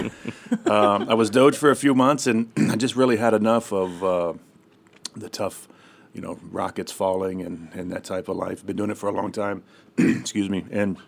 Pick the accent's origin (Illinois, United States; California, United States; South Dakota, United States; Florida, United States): Florida, United States; now in Sitka, United States; I was born and raised in South Florida. So I grew up in a family of charter fishermen.